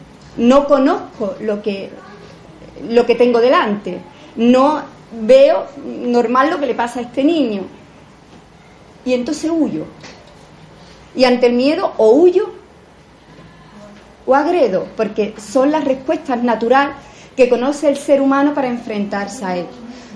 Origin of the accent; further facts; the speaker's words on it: Sanlúcar de Barrameda, Andalusia, Spain; now in Espartinas, Spain; Cuando la gente me pregunta, ¿tú de dónde eres? Y digo, yo soy de Sanlúcar. ¿Pero dónde vives? Digo, vivo en Espartina, pero soy de Sanlúcar. Porque realmente me siento sanluqueña y soy sanluqueña.